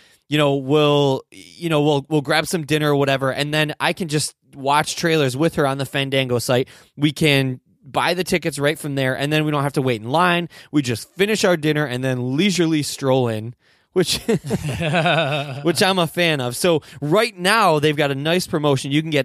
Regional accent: Jamaica; See, because I'm a rum guy, so it must be because I'm Jamaican.

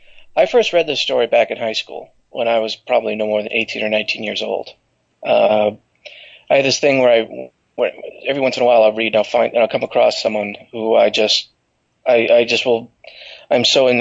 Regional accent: New Hampshire, United States; I'm from New Hampshire, northeastern United States. Grew up there

